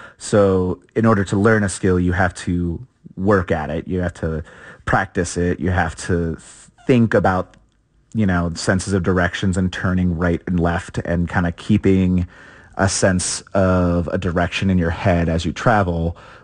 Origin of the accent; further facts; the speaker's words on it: Cleveland, Ohio, United States; growing up in Cleveland area, we have Lake Erie is always north.